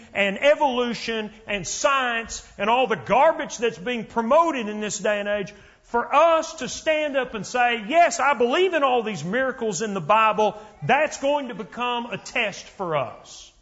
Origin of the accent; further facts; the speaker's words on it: Lubbock, Texas, United States; I mean, you live in Dallas. I grew up in Lubbock.